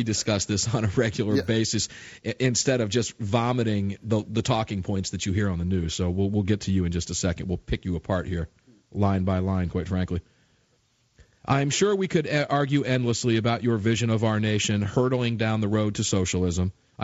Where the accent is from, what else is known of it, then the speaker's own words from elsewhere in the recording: Tampa, Florida, United States; I have a criminal story that angered me from Tampa, Florida, my hometown, that I'll mention to you.